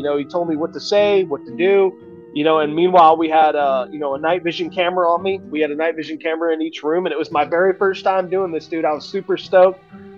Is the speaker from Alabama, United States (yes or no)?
yes; Huntsville, Alabama, United States; also born or lived in Salt Lake City / Houston; now in New Orleans, United States; So I originally grew up in Huntsville, Alabama, okay. But I've lived in several other cities before I moved to New Orleans.